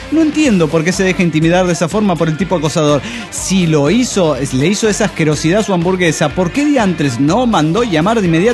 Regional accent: Ferrara, Emilia-Romagna, Italy; de Ferrara, Italia.

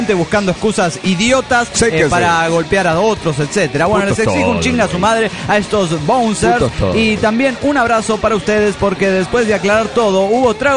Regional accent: Peru; now in Tampa, United States; No es que Florida y Tampa hayan trasladado al Perú, sino que … que resido en Tampa, Florida, ahora vine a mi tierra natal.

